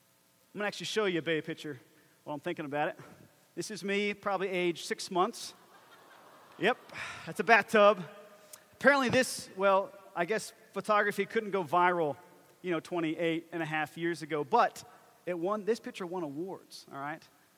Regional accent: Atlanta, Georgia, United States; now in Nashville, United States; I'm from Atlanta, and when a city grows too fast, it gets a little crazy, and the traffic becomes a nightmare.

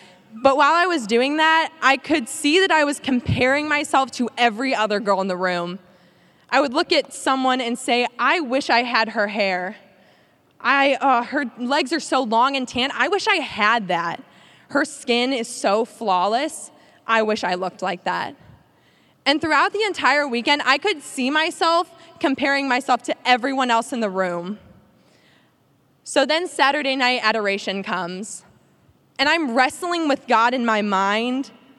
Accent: Belleville, Illinois, United States; I am from the small town of Belleville, Illinois. Anybody from Illinois? Awesome. So I grew up in the Catholic faith

